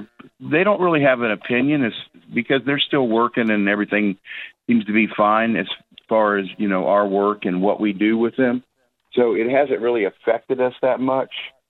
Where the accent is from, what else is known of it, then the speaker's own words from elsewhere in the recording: Orlando, Florida, United States; also born or lived in 29 Palms, California; came back to my hometown of Orlando.